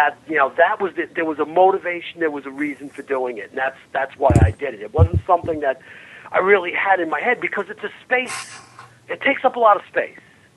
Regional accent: Long Island, New York, United States; so I'm from Long Island, right? So my favorite video stores were on the border of Far Rockaway, which is really Queens.

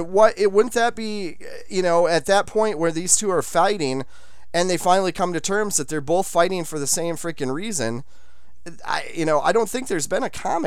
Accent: Wisconsin, United States; Growing up in Wisconsin, I have.

